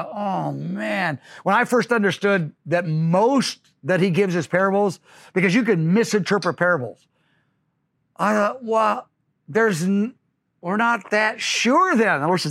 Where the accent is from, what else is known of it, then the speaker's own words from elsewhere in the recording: Missouri, United States; also born or lived in Kansas; Well, I grew up in Missouri and Kansas, so why not Kansas?